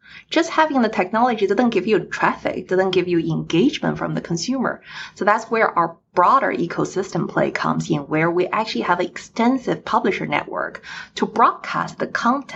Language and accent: English; China; born there; English is a second language; I was born in China and my families are still in China.